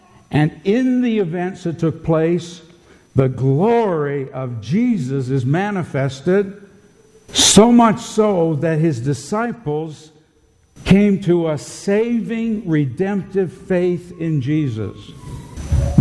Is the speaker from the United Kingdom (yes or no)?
yes; England, United Kingdom; We're English. We're living in a different culture.